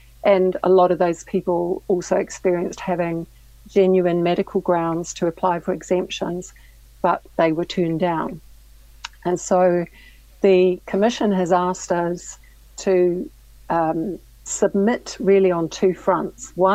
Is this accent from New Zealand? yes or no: yes; New Zealand; You know, I'm a citizen. I'm a New Zealander who somehow found myself in this position.